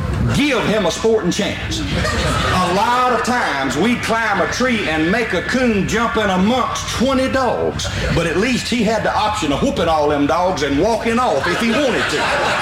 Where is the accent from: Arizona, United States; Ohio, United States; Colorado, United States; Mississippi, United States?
Mississippi, United States; Liberty; I come from Route 4, Liberty, Mississippi. Now, that's 12 miles west of Macomb, Mississippi, 65 miles due northeast of Baton Rouge, Louisiana, and 116 miles due north of New Orleans, Louisiana. It was there that I first saw the light of day